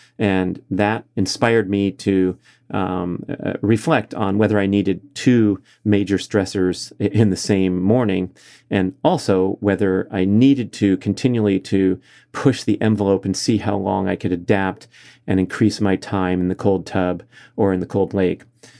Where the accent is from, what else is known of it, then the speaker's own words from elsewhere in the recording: Los Angeles, California, United States; to my hometown of Los Angeles in 2028.